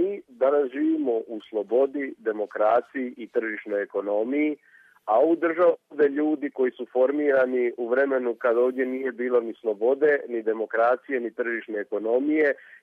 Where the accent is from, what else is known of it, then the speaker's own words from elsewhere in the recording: Zadar, Zadar County, Croatia; now in Zagreb, Croatia; Rođen i odrastao u Zadru, živim, radim u Zagrebu.